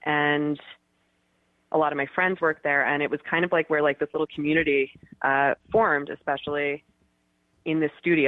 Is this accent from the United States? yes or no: yes; Manhattan, New York, United States; Yeah. I mean, I grew up in Manhattan, and I had never gone to the Lower East Side.